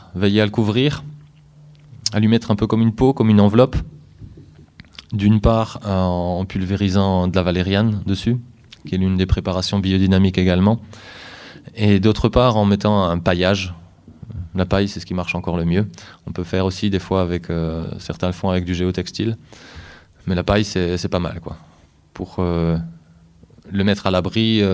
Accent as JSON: {"language": "French", "region": "Grand Est", "country": "France", "said": "Chez nous en Alsace, on a la chance d'avoir l'Allemagne à côté, la Suisse pas loin"}